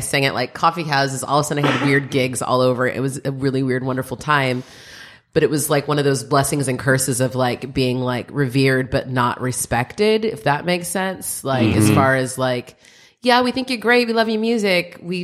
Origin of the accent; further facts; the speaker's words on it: San Diego, California, United States; I'm from San Diego.